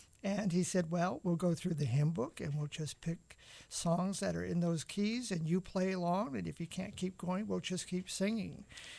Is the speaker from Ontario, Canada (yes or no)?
yes; North Bay, Ontario, Canada; also born or lived in Toronto; I grew up in Northern Ontario in a place called North Bay. And it's about 230 miles north of Toronto, the city in which I was born.